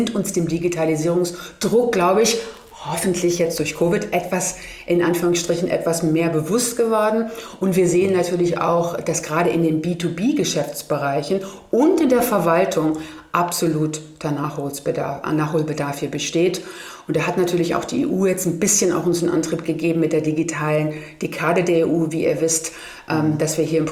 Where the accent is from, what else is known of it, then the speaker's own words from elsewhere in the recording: Germany; Ich wurde immer gefragt, woher kommst du? Ja, Germany.